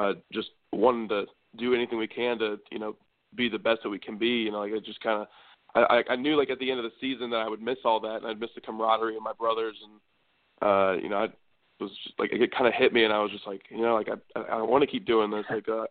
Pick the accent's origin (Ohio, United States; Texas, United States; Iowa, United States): Texas, United States; Allen; Allen is a one high school town, and I had the fortune to play in that stadium and my senior year.